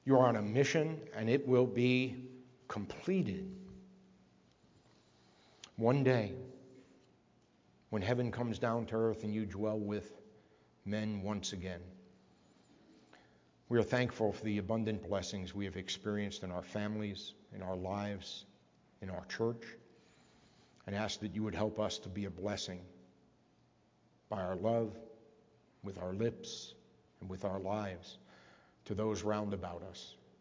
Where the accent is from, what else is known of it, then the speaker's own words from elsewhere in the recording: New York City, New York, United States; now in Grand Rapids, United States; I was shocked when I first came to Grand Rapids, because of course you come into Jerusalem, right? I'm coming from Sin City, New York, coming to Jerusalem, Grand Rapids, church on every corner.